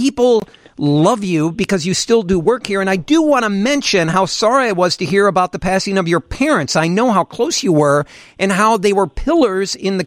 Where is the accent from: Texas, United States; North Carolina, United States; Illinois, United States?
Illinois, United States; Peoria; I grew up in Peoria, and Gary, of course, grew up in Creve Coeur right there.